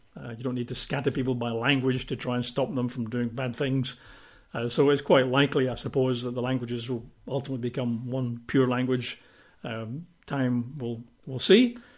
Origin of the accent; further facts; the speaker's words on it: United Kingdom; or I think the Americans prefer Babel, but we're British.